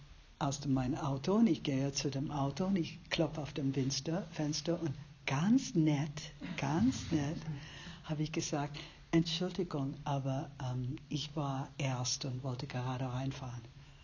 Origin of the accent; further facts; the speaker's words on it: New York, United States; German is a second language; ich bin in der South Bronx aufgewachsen.